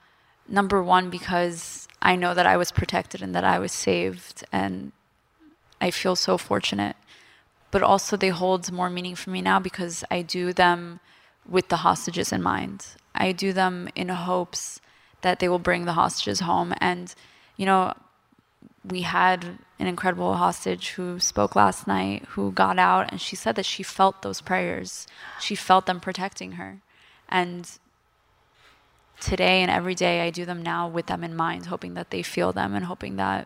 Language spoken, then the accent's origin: English; New York, United States; I'm so lucky that I'm from New York. I'm so lucky that I'm from a place where I can feel that safety and I can feel proud.